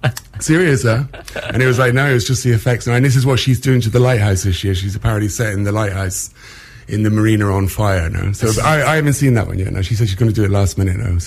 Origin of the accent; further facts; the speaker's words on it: England, United Kingdom; I come from England as well.